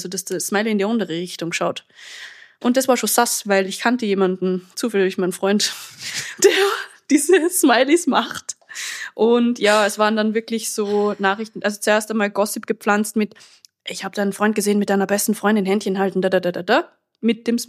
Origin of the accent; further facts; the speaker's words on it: Salzburg, Austria; now in Vienna, Austria; Ja, wir sind aus Salzburg.